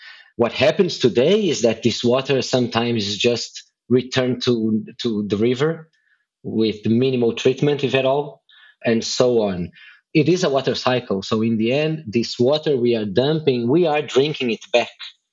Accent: Brazil; now in Israel; I'm from Brazil. I am 22, 23 years living in Israel now, but yes, I'm a Brazilian living in Israel doing wastewater.

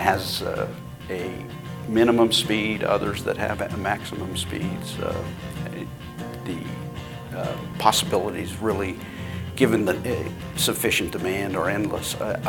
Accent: Montana, United States; I grew up in Montana.

